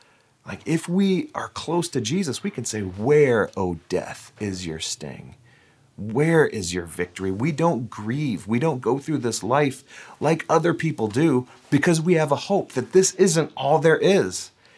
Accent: Florida, United States; they went to the next team to play Florida, I'm from Florida.

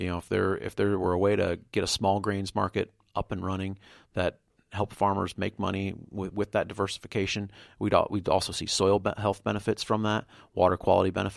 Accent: Mingo, Iowa, United States; growing up in Mingo, Iowa, I didn't think of Iowa Falls as a small town

